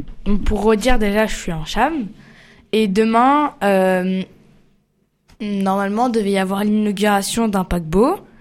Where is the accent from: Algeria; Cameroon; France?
France; Paris, Île-de-France; now in Saint-Nazaire, France; Bah, en fait, je suis parisienne, donc non.